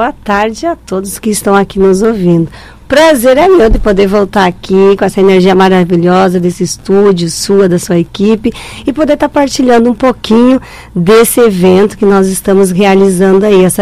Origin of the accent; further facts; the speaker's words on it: Rio Grande do Sul, Brazil; eu venho do interior, lá do interior do Rio Grande do Sul, a gente não tinha acesso à música clássica, à música erudita.